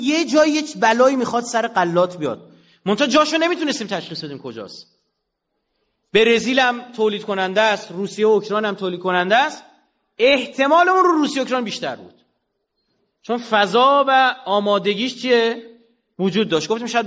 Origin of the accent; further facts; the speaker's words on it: Iran; برای ما ماندن معنا ندارد، به خاطر اینکه ما ایرانیم، ما هزاران سال همینجاییم